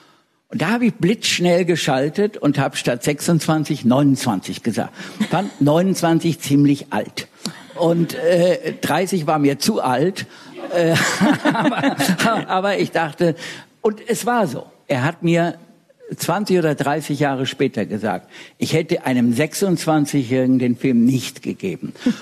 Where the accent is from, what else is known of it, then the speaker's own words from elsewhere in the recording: Bad Nauheim, Hesse, Germany; ein Treffen in Bad Nauheim, wo ich aufgewachsen bin.